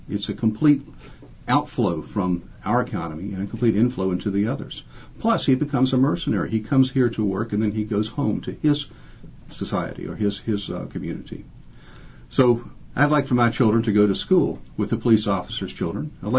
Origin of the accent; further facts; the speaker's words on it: Greenwood, United States; You know, I was born in Greenwood. I had to go to the hospital in Richmond for a pleuric stenosis, but my parents lived in Greenwood.